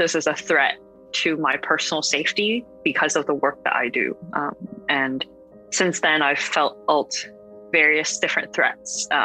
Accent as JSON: {"language": "English", "country": "Hong Kong", "tie": "born or raised there", "lives_now": "Canada", "said": "I am a Hong Konger Canadian. So I was raised in Hong Kong. I moved back to Canada about 10 years ago. You know, I grew up under the post-handover Hong Kong."}